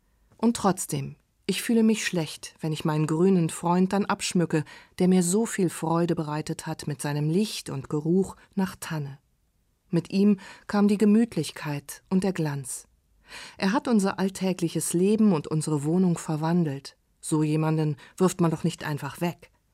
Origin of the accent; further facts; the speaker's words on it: Berlin, Germany; was in Berlin, meiner Heimatstadt, wo es eigentlich nie richtig dunkel wird, so gar nicht vorstellbar ist.